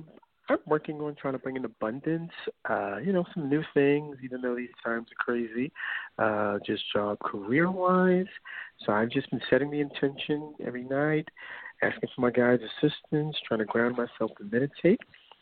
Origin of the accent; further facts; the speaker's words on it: New York, United States; I'm from New York.